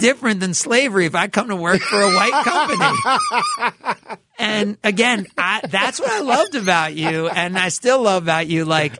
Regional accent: New Jersey, United States; now in Milwaukee, United States; I'm from the East Coast and I'm from Jersey.

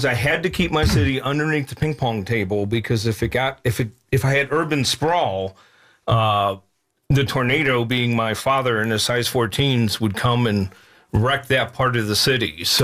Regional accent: St. Louis, Missouri, United States; Missouri, St. Louis.

